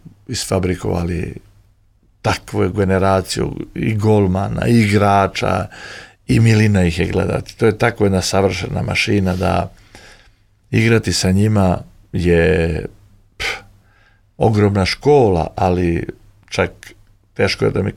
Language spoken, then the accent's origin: Serbian; Montenegro; now in Serbia; Srbiji, glasam, građanin sam Srbije, ali sam Crnogorac.